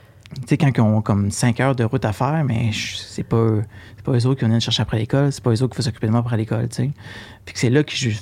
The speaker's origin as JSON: {"language": "French", "region": "Quebec", "country": "Canada", "tie": "born there", "said": "moi, je suis né en Gaspésie, tout simplement."}